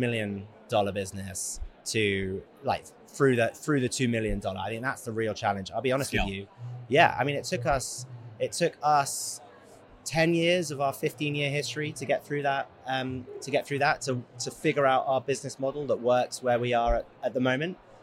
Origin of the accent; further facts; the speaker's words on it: London, United Kingdom; I'm from London.